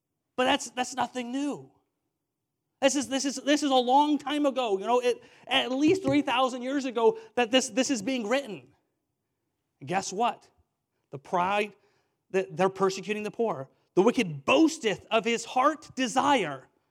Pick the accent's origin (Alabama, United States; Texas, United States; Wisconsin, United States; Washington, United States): Washington, United States; I grew up in Washington State